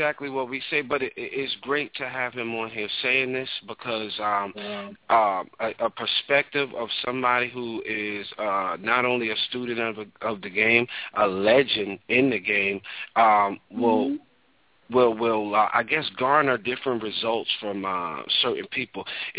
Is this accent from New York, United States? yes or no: yes; New York, United States; Soul music was playing all throughout my house growing up in New York every day.